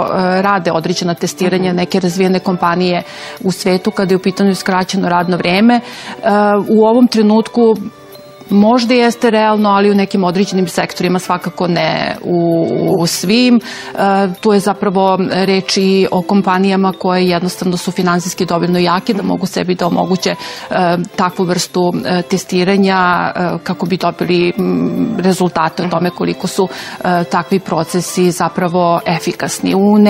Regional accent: Serbia; Pa to što se skraćeno radno vrijeme kod nas u Srbiji vezuje za neke krizne momente zapravo uopšte nije slučajno.

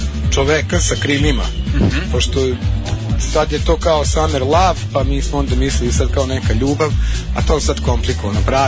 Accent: Petrovaradin, Vojvodina, Serbia; A ja nisam s Novog naselja, ja sam iz Petrovaradina.

